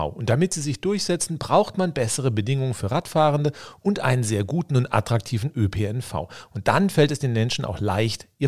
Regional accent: Germany; Als Deutscher

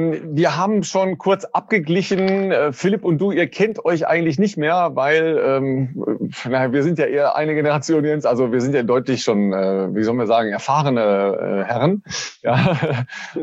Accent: North Rhine-Westphalia, Germany

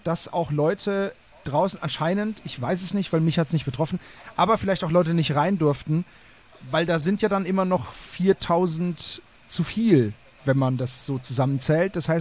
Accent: Southern Germany, Germany; Ja, ich bin ja aus Süddeutschland, das folgt ja einer gewissen Logik.

